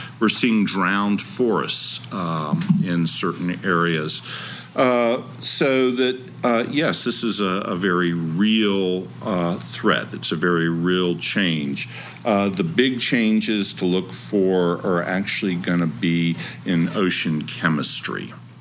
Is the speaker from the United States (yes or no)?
yes; the South, United States; For a long time, I thought growing up in the South was something of a disease I could overcome.